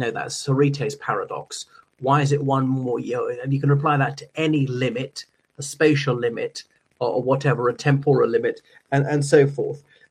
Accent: Ireland; o everybody … from Ireland.

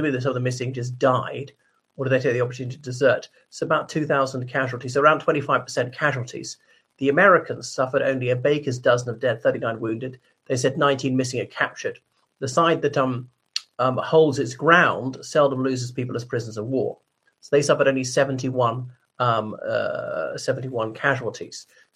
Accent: Ireland; from Ireland.

